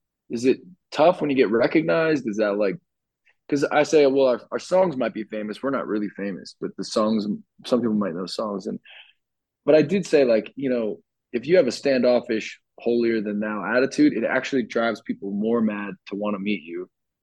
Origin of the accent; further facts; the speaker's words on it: New Jersey, United States; growing up in New Jersey, like I mentioned earlier